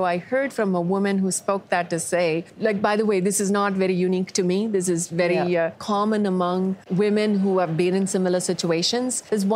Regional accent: India; accent: Indian; My children still seem to think I have a little bit of an Indian accent.

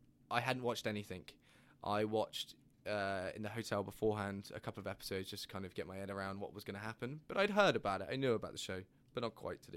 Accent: Bournemouth, South West England, United Kingdom; So I'm from the south of the UK, near a place called Bournemouth. I live like 20 minutes inland from the sea in the middle of nowhere.

